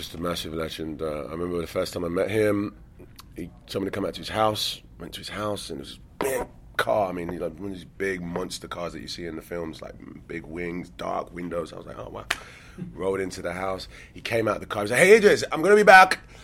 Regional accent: London, United Kingdom; accent: Cockney; Yeah, I'm from East London, born and raised in East London. I'm literally a Cockney, which is someone that's born within the 3 mile radius.

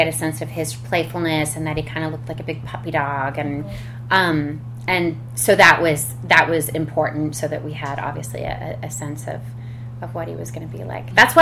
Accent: Connecticut, United States; I was raised in Connecticut

